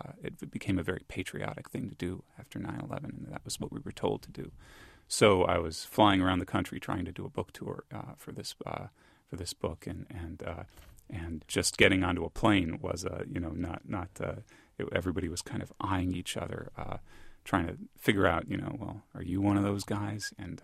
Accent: Brooklyn, New York, United States; born or raised there

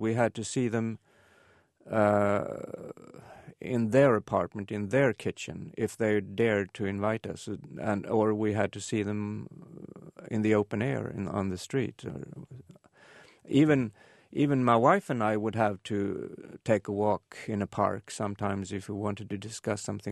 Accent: Sweden; English is a second language; And although we came from Sweden, which was then formally a neutral country, we were still part of the capitalist camp.

